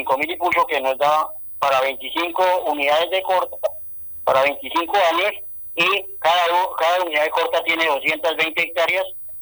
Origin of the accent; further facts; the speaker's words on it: Meta, Colombia; also born or lived in Boyacá; yo soy de origen boyacense, me vine muy chico para el departamento del Meta, donde tenía una finca pequeña